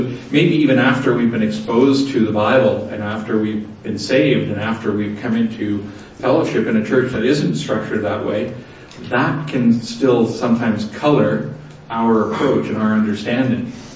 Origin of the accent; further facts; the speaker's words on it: Ontario, Canada; I'm from Northern Ontario in general